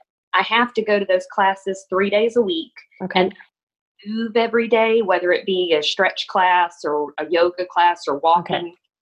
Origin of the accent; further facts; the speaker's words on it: Texas, United States; now in Louisiana, United States; I'm from South Texas, but I live in Louisiana now.